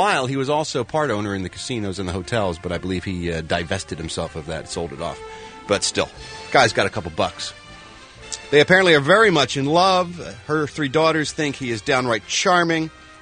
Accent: Philadelphia, Pennsylvania, United States; See, it's hard for me as a Philadelphian because Camden, New Jersey was the smelly town right across the bridge from Philadelphia.

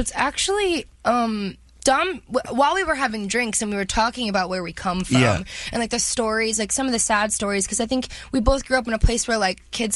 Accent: New Jersey, United States; I'm from New Jersey, which are kind of similar places in different parts of the world.

